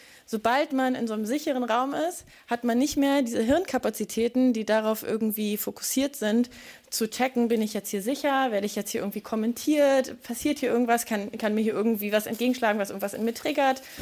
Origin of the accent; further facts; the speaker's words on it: Neustrelitz, Mecklenburg-Vorpommern, Germany; born there; ich bin 32 Jahre alt und ich bin geboren in Neustrelitz. Dann nach Berlin gegangen